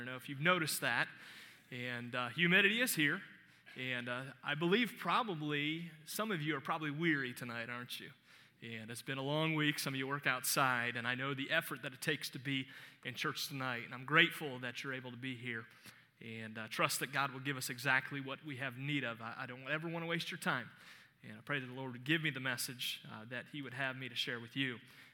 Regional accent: Cleveland, Ohio, United States; I grew up in Cleveland, Ohio. I'm somewhat proud of that fact, and it's a lovely place.

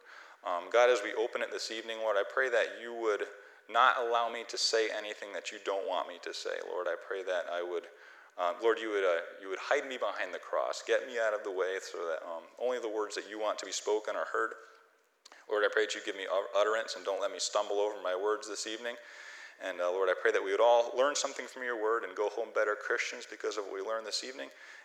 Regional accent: Connecticut, United States; But I come from Connecticut, the frozen northeast of the country, and it's stereotypically very, very cold and isolated.

